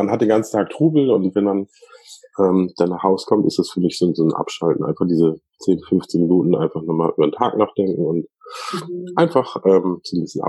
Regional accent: Northern Germany, Germany; born there; Ich bin ja gebürtiger Norddeutscher, aber ich bin jetzt pfälzisch.

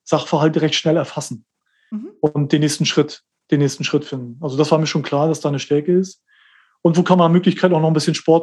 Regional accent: East Germany, Germany; Ich ein Kind des Ostens

